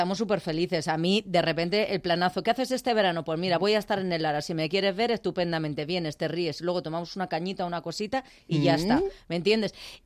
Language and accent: Spanish; Burgos, Castile and León, Spain; Soy de Burgos.